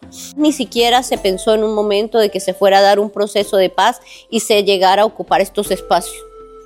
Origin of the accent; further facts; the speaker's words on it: Colombia; como somos todos los colombianos.